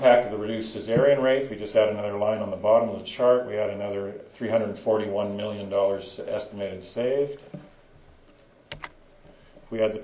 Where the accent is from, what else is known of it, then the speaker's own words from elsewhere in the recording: Canada; Being Canadian, I am a firm believer in universal single payer because I live in a system with it